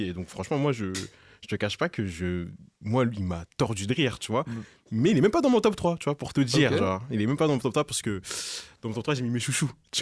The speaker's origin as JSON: {"language": "French", "country": "Cameroon", "said": "parce que Camerounais, je suis Camerounais, voilà."}